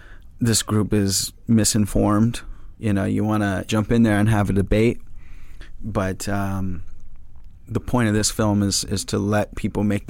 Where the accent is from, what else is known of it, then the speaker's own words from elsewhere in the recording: New York, United States; They know we're from New York.